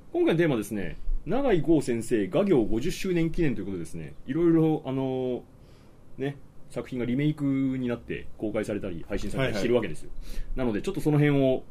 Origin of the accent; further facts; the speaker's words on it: Kansai, Japan; 僕関西出身なんですけど